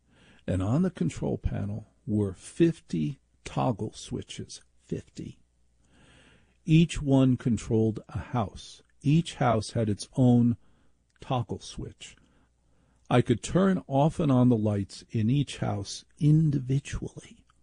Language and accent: English; Maplewood, New Jersey, United States; We had like a normal little house when I was growing up in Maplewood, New Jersey, a normal little house.